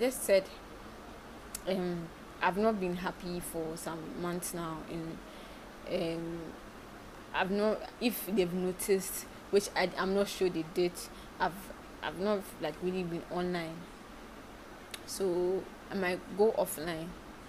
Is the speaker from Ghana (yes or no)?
yes; Ghana; being a Ghanaian, I had that Ghanaian mentality